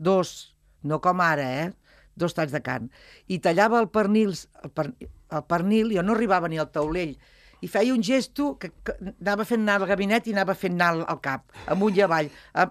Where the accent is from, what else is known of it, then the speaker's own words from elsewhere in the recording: Catalonia, Spain; som catalans de tota la vida